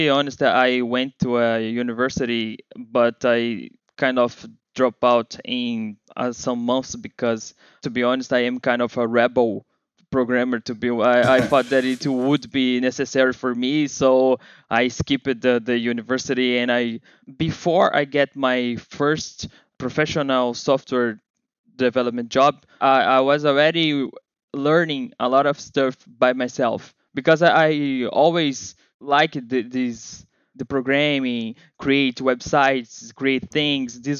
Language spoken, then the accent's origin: English; Rio de Janeiro, Brazil; accent: Brazilian; English is a second language; And I am here from Brazil, Rio de Janeiro.